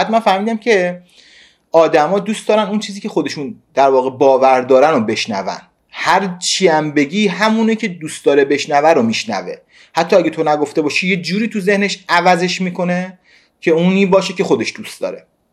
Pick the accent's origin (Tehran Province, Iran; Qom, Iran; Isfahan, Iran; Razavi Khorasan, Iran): Qom, Iran; من توی شهر قم بزرگ شدم در یک خانواده بسیار بسیار مذهبی